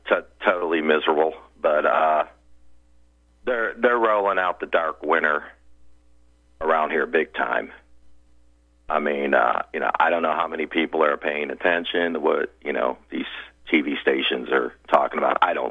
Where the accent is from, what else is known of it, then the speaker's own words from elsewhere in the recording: Florida, United States; I'm from Florida. I'm from Lee County, Florida.